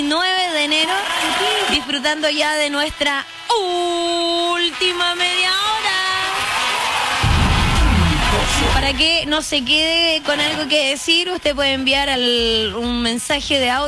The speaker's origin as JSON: {"language": "Spanish", "country": "Chile", "said": "Somos chilenos, pues."}